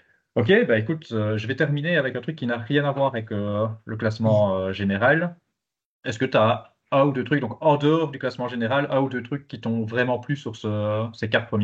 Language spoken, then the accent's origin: French; Belgium; même si je suis belge